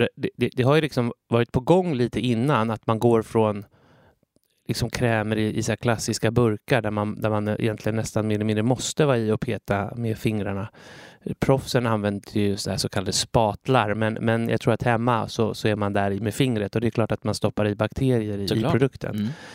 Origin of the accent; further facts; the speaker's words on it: Ekerö, Stockholm County, Sweden; now in Vaxholm, Sweden; Jag är 48 år. Jag är uppvuxen på Ekerö utanför Stockholm.